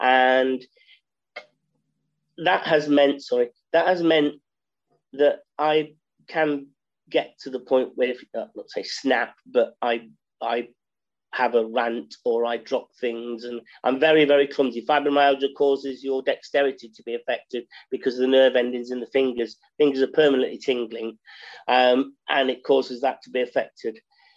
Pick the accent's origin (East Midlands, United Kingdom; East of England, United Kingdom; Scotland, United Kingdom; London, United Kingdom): East Midlands, United Kingdom; I'm from Nottinghamshire.